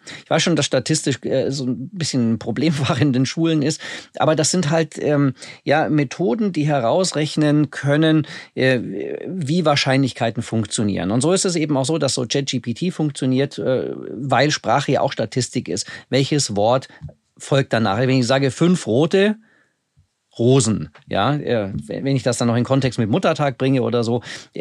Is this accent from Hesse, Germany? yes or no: no; Bavaria, Germany; ich komme selbst aus dem Allgäu und meine Eltern leben da noch